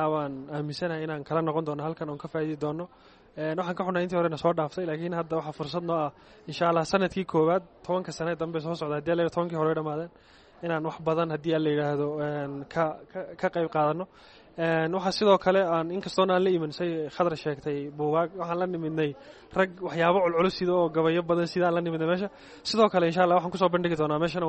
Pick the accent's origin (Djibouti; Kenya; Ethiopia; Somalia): Ethiopia; Jijiga, Somali Region; waxaan ka socdaa Jigjiga naadiga Curis